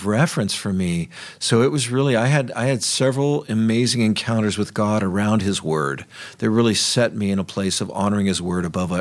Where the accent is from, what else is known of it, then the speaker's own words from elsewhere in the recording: San Francisco, California, United States; And I said, well, this is my home. I was raised here in San Francisco.